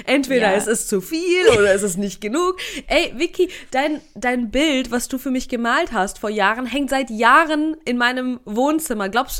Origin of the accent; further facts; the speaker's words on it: Bavaria, Germany; ich bin in Franken aufgewachsen und die Franken, die sagen auch ganz oft sowas wie, ist nicht schlecht.